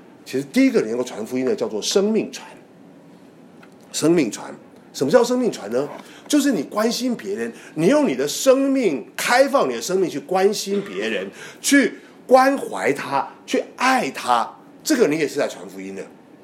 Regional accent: Hong Kong; 好像是我从香港来会比我知道

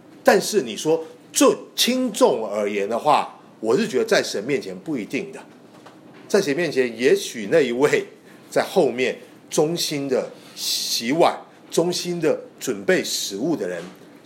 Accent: China; 特别是我们中国人姐妹们穿旗袍都是量身定做的

